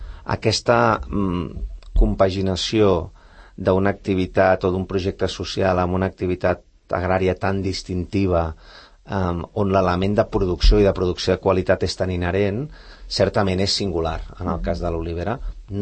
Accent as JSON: {"language": "Catalan", "town": "Barcelona", "region": "Catalonia", "country": "Spain", "said": "i donat que som barcelonins"}